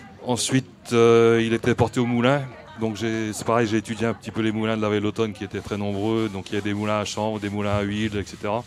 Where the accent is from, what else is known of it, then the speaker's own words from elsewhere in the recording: Béthisy-Saint-Pierre, Hauts-de-France, France; born there; Oui, je suis né à Béthisy. J'ai beaucoup d'ancêtres qui sont nés aussi à Béthisy-Saint-Pierre et qui étaient chanvriers.